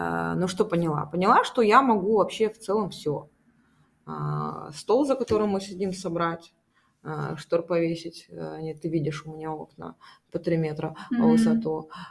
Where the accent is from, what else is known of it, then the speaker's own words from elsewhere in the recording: Moscow, Russia; Я из России, я из Москвы.